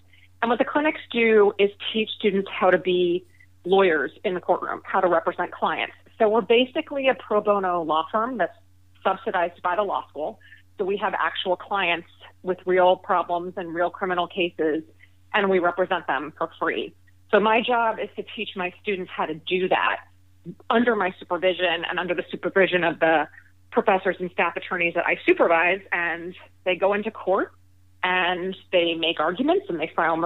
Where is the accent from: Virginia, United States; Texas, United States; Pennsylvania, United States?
Pennsylvania, United States; Philadelphia; born there; I was born in Philadelphia to a trial lawyer father and a physician mother.